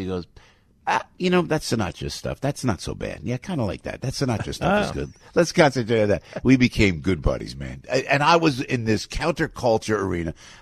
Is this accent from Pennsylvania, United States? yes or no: no; New Jersey, United States; I'm from Jersey, Eddie's from Long Island